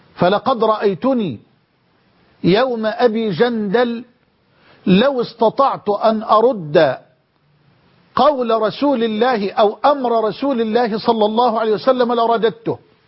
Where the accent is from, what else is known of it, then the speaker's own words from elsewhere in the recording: Egypt; بلدنا مصر